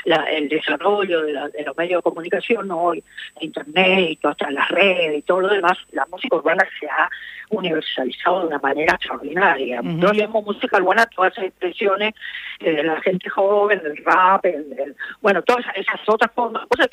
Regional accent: Argentina; soy una cantautora argentina

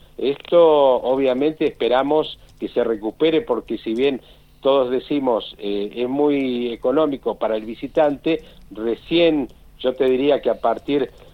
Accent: Buenos Aires, Argentina; born there; now in Chubut, Argentina; No, yo no soy de Gualjaina. Yo soy nacido en Buenos Aires, uh-huh, radicado en la cordillera chubutense hace 41 años, y fui residente de Gualjaina durante 15 años

